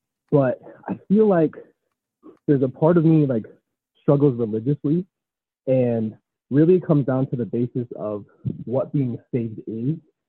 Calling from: Phoenix, Arizona, United States; I'm calling in from Phoenix, Arizona.

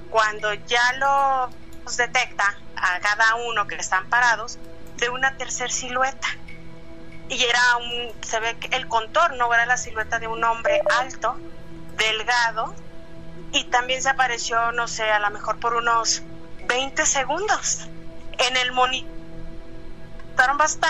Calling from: Mexico City, Mexico; Soy de Ciudad de México, pero ahorita estoy en la ciudad de Zacatecas.

